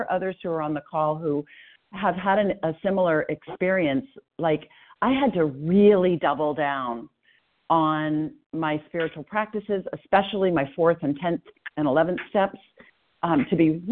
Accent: Portland, Maine, United States; I'm from Portland, Maine, and I'm a recovered compulsive overeater for today

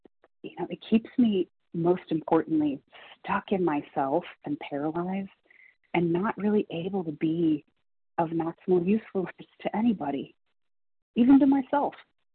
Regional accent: Michigan, United States; I'm from Michigan.

